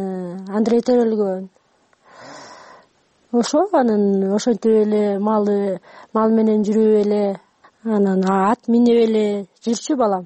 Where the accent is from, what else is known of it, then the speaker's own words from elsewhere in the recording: Kalininka, Chuy Region, Kyrgyzstan; born there; Kyrgyz is a second language; Мен Калинавкадан төрөлгөм, Чүмүлдүн эмес областынан. Анан орустун семьясынан эле өскөм.